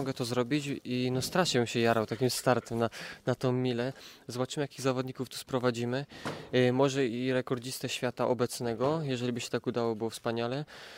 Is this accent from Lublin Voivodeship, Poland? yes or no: no; Silesian Voivodeship, Poland; Jestem Ślązakiem, cała moja rodzina, więc cieszę się, że będą mogli mnie w końcu oglądać na tym stadionie.